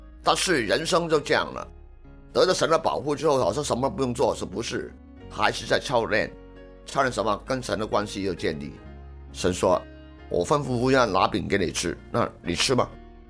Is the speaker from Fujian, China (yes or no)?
no; Guangdong, China; 我们广东人呢说水等于柴嘛